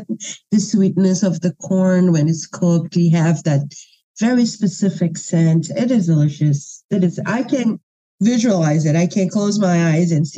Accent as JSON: {"language": "English", "region": "Minas Gerais", "country": "Brazil", "said": "because we are from Minas Gerais, so we put cheese on everything."}